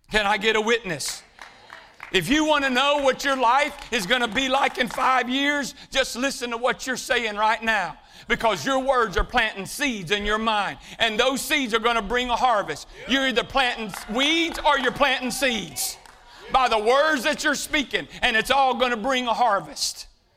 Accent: Houston, Texas, United States; I grew up in Houston, and I was born and raised at St. Luke's Medical Center. So growing up in Houston, I've always been a sports fan, and I like the Astros.

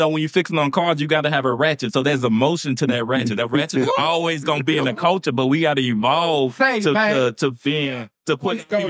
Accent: New Orleans, Louisiana, United States; I'm from New Orleans.

